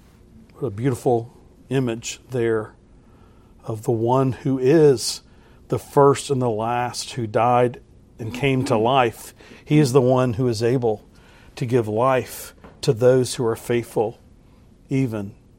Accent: Texas, United States; I'm sorry. I'm from Texas. I'm sorry. I'll just stop.

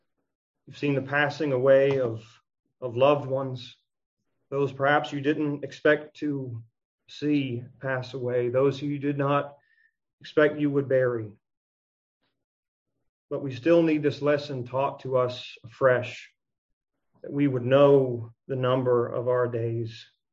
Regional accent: United States; And I know for myself, personally, growing up in the United States, we live in a very prosperous land.

